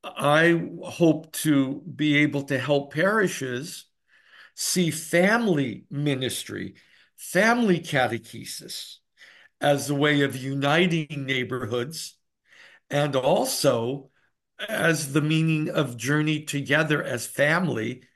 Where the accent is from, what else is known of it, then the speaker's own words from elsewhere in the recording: California, United States; coming from the West Coast, I grew up in California, and I came here after graduate studies.